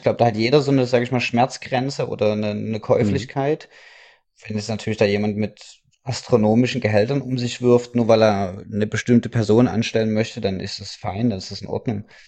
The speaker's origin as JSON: {"language": "German", "town": "Dresden", "region": "Saxony", "country": "Germany", "said": "Wolfsburg war für mich immer ganz, ganz schlimm, als Dresdner in Wolfsburg zu wohnen."}